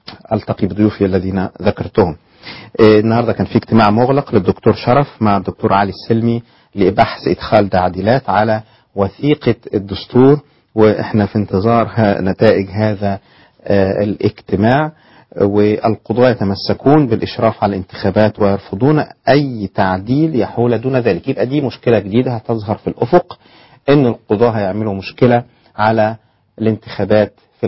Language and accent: Arabic; Damietta, Damietta Governorate, Egypt; وانتوا عارفين أن أنا دمياطي